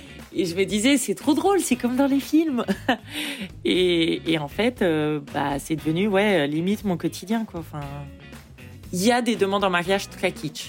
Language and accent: French; Normandy, France; now in New York, United States; Moi, je suis française, je viens de Normandie et je suis photographe à New York. Je vis dans le Queens, à la limite à deux blocs de Brooklyn